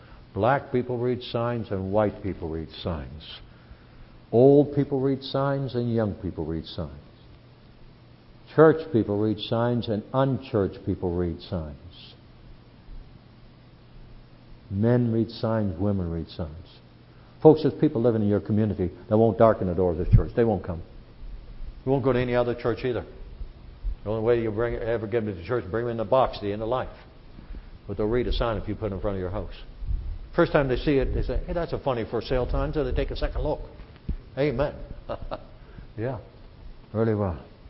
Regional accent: Netherlands; first language Dutch; English is a second language; I don't know Spanish. I'm Dutch. I was born in Holland. I'm Dutch. I know Dutch, but I don't know Spanish.

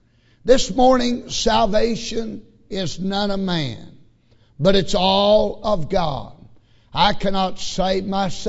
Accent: Kentucky, United States; We're from Eastern Kentucky.

